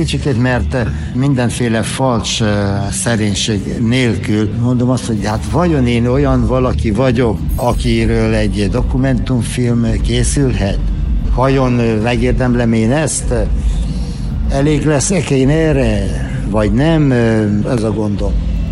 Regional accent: Romania; mert ha valaki más, oké, de engem, akiről tudják, hogy magyar vagyok, azzal boncolgatni, hogy a magyar futball a román futball

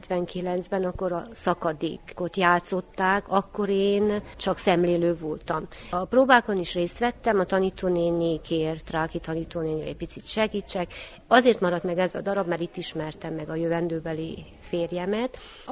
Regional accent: Fenyéd, Harghita, Romania; Én Fenyédről származom, ott nem volt az én fiatalkoromban már ekkora hagyománya.

